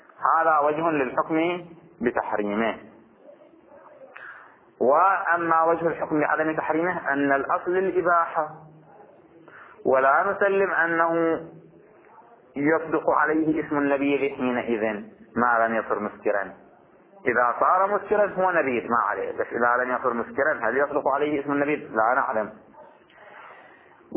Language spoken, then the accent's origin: Arabic; Bahrain; عندنا في البحرين بعض الفقهاء